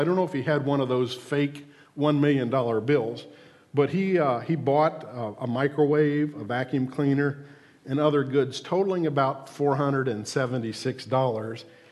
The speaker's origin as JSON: {"language": "English", "country": "United States", "said": "I'm an American, so I have American examples."}